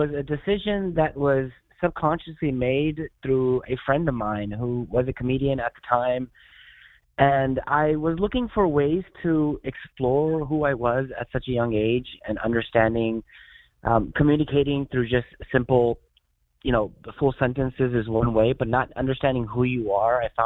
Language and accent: English; North India, India; like my wife is South Indian and I'm North Indian, and I do a joke on stage where I'm saying I'm in a bi racist relationship.